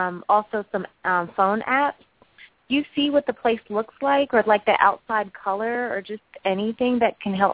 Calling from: California, United States; I'm calling from Southern California

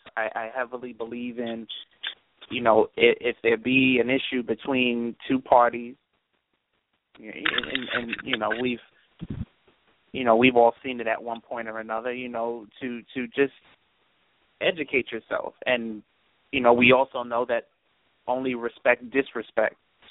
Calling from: Brooklyn, New York, United States; Good evening. This is … calling from Brooklyn.

